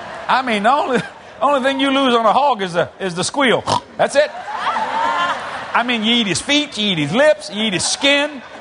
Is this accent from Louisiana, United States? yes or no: yes; New Orleans, Louisiana, United States; So when I play, I have, you know, I'm from New Orleans. It's the blues.